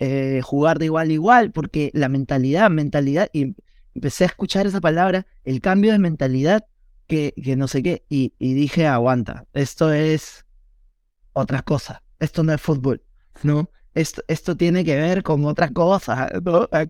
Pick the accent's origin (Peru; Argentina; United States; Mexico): Peru; hacer como una especie de radiografía de lo que somos los peruanos.